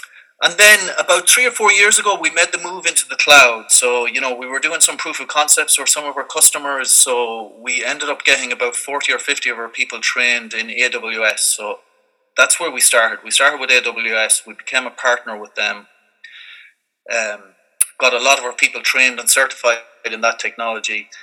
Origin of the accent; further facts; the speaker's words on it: Leinster, Ireland; now in Glasson, Ireland; I'm originally from North Longford, married with two teenage daughters living here in Glasson outside of Athlone.